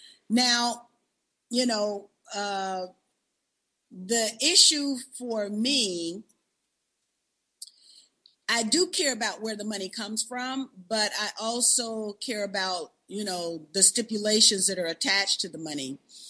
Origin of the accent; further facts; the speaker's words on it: the South, United States; Wait now. You know, I'm from the South.